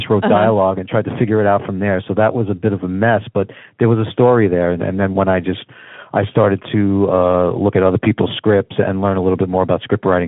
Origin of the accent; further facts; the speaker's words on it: Brooklyn, New York, United States; moved away as an adult; now in New Jersey, United States; Well, I was born in Brooklyn, New York. I lived there for most of my life until I got married and moved out to Jersey. Been there for the last 19 years with the family.